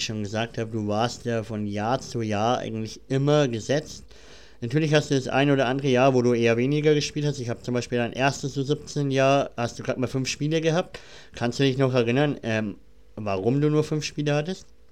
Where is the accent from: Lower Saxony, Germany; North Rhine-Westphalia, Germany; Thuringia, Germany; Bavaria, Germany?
Bavaria, Germany; Nuremberg; wir kommen zwar aus Bayern, also eher Franken-Nürnberg aus der Ecke